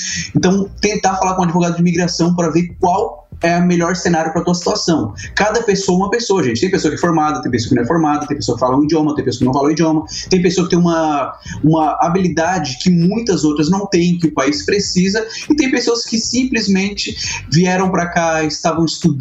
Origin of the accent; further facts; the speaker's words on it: Brazil; moved away as an adult; Eu vim do Brasil sabendo muito de inglês, como eu trabalhava com TI